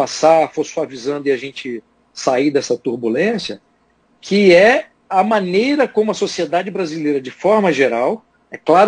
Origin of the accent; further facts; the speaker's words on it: Brazil; como brasileiro, né, que trabalha pelo país